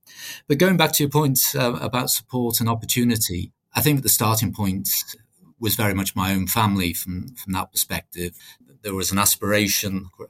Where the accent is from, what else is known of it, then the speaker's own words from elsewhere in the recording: Wallasey, North West England, United Kingdom; I grew up in Wallasey, which is in the Merseyside area of the UK.